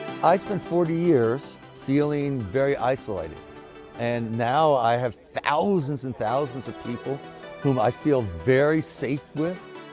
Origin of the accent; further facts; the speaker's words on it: New York, United States; I grew up in New York City. I had never seen so many guns in my life.